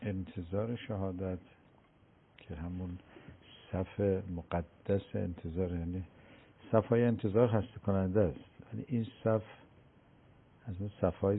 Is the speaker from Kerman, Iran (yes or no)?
yes; Kerman, Iran; من یادم ما کرمانی هستیم